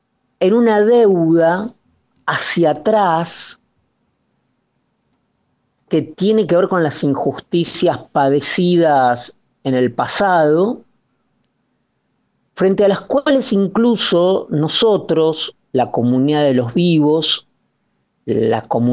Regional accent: Argentina; yo tengo una responsabilidad, digamos así, frente como argentino

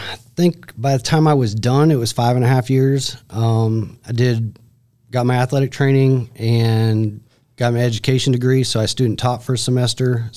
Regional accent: Iowa, United States; moved away as an adult; also born or lived in Nebraska; now in Hartsville, United States; So I grew up in Iowa, Southwest Iowa. I went to college in Nebraska, and then I moved here in 1997. Been in Hartsville since then.

